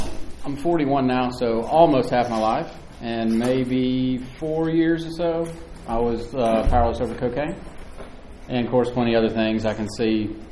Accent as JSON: {"language": "English", "region": "Tennessee", "country": "United States", "said": "I am from Tennessee, y'all, sorry."}